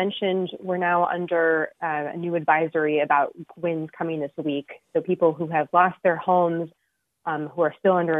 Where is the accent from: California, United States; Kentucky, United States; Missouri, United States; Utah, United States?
California, United States; Altadena; one in Altadena, my hometown, the other in the Pacific Palisades in Malibu area, which is more than 30 miles away.